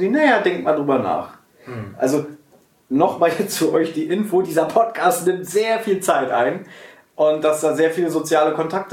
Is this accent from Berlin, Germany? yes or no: yes; Berlin, Germany; wir sind ja Berliner, wir leben ja in Berlin.